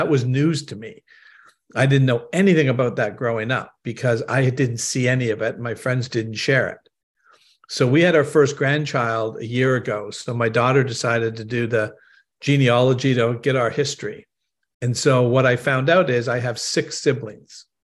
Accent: Canada; I'm originally from Canada.

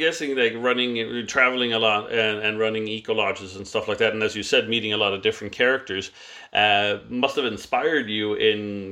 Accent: United States; now in Czech Republic; And the thing is, I'm American too, so I, like, come from, like, two places that are...

